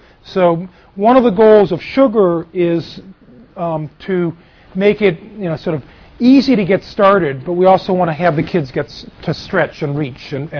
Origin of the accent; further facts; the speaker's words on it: Massachusetts, United States; especially I'm from Massachusetts, with our the MCAS